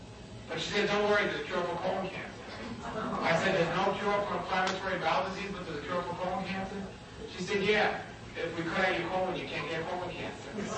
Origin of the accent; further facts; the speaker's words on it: Brooklyn, New York, United States; I grew up in Brooklyn, New York, if you couldn't guess that already.